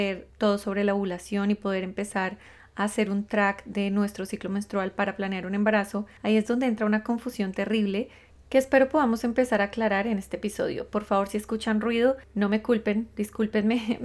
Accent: Colombia; mi esposo es de descendencia judía y yo soy colombiana

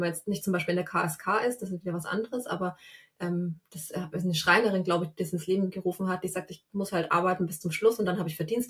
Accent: Bavaria, Germany; ich komme aus Bayern. Also ich

